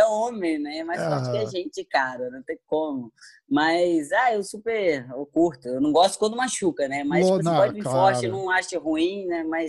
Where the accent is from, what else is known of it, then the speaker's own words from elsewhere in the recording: Muriaé, Minas Gerais, Brazil; Eu sou de Muriaé, Minas Gerais, uma cidade pequenina.